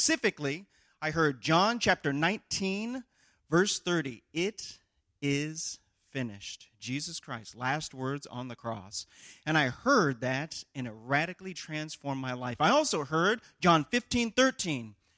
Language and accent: English; Missouri, United States; I'm going to share a little bit of my testimony with you. First and foremost, I was born and raised here in Missouri, have a wonderful family right down the road in Warrensburg, Missouri